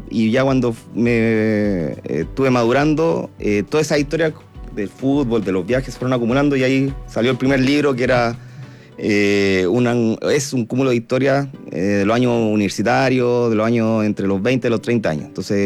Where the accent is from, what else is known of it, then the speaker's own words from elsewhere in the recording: Calama, Antofagasta, Chile; also born or lived in Santiago / Viña del Mar; yo nací en Santiago, pero me fui muy joven a Calama con mi familia. Ya. Mi papá lo trasladaron, entonces se dedicó a la minería, y desde entonces, viviendo en Calama, Chuquicamata, y después a la universidad, yo me fui a Viña del Mar